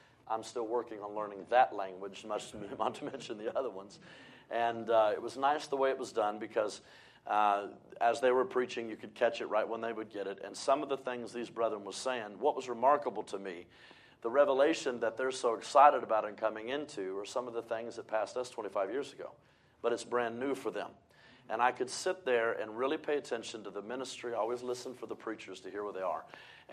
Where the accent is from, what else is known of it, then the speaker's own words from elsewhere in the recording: United States; I thought, well, I'm an American.